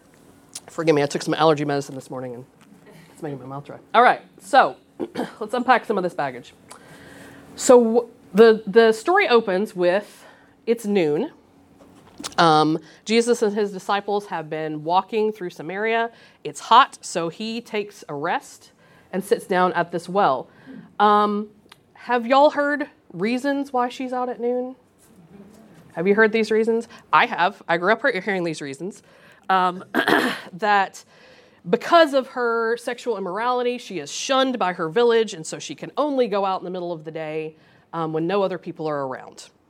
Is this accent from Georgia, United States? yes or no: no; Dyersburg, Tennessee, United States; accent: Dyersburg, Tennessee; Dyersburg, Tennessee. And so it comes out more when I'm talking to people from Dyersburg or if I am tired.